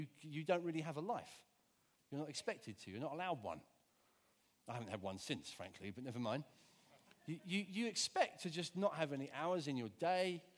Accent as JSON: {"language": "English", "town": "Hove", "region": "South East England", "country": "United Kingdom", "said": "I'm from Hove. I've had a fairly privileged life, frankly."}